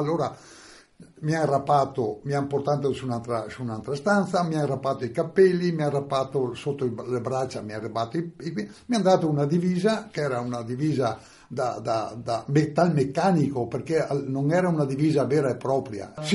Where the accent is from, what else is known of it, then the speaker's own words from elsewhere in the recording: Feltre, Veneto, Italy; born there; Sono nato a Feltre il 26 dicembre del 1927, quindi nel 44, quando mi ero arrestato, avevo ancora 16 anni